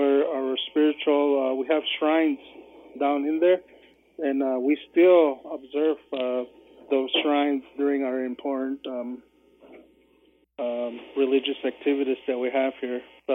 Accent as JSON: {"language": "English", "town": "Shongopavi", "region": "Arizona", "country": "United States", "tie": "born or raised there", "said": "I'm from Shongopavi and of the Bear Clan."}